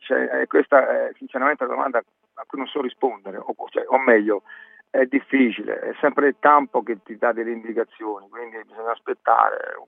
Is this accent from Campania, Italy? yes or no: yes; Avellino, Campania, Italy; io poi sono campano, conosco la B, andavo da Avellino a vedere la Serie A contro il Napoli